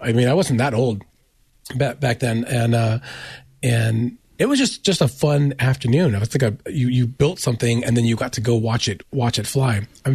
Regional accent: Stockton, California, United States; So I grew up in Central California, not Los Angeles. So in the dead center of the Central Valley in Stockton.

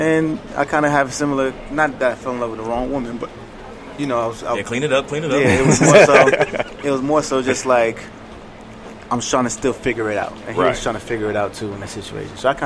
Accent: Nigeria; They love that I'm actually saying that I'm Nigerian and that I'm actually claiming that I'm Nigerian

